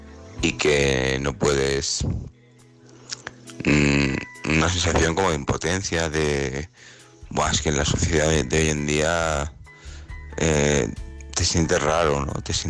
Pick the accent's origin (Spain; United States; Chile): Spain; Alicante, Valencian Community; de Alicante. Voy a comentar sobre el segundo tema.